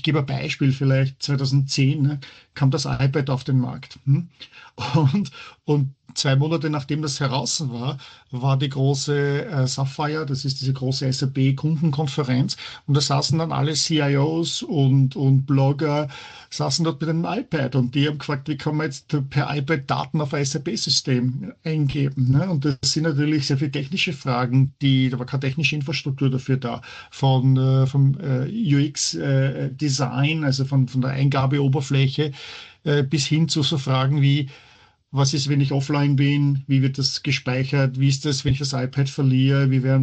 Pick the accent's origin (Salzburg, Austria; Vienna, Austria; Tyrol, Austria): Vienna, Austria; now in Heidelberg, Germany; Es ist im Vergleich zu Wien, wo ich aufgewachsen bin, wo ich geboren bin, ist es natürlich eine kleine Stadt.